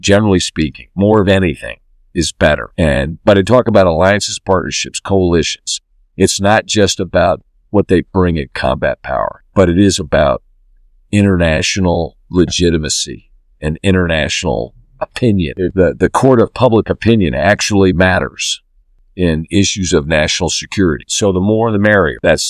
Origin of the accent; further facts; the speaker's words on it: United States; And we as an American military, as an American people, we don't want to go alone.